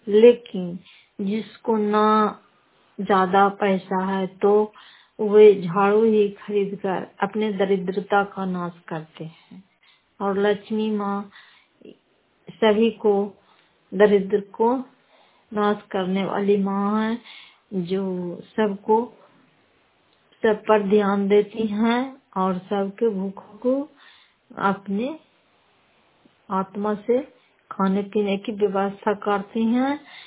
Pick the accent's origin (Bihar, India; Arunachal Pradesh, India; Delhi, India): Bihar, India; Nalanda; घर फतेहपुर, पंचायत माकरौता, प्रखंड करारपसा, जिला नालंदा की निवासी हूँ।